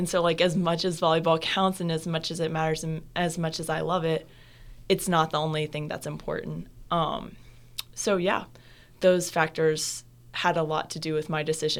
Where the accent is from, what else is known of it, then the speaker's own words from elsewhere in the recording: the South, United States; because I grew up in the South, I grew up on the beach.